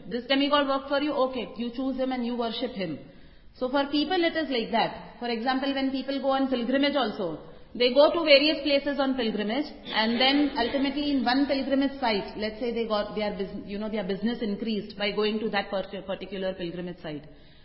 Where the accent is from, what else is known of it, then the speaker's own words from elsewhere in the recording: Mumbai, Maharashtra, India; since I'm from Bombay, I can tell about Bombay.